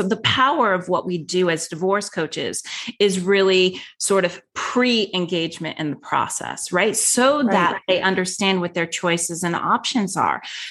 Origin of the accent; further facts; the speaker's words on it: New York, United States; now in Florida, United States; Now, again, I was from New York, living in Florida, and now I had a large contingency of clients in the LA area.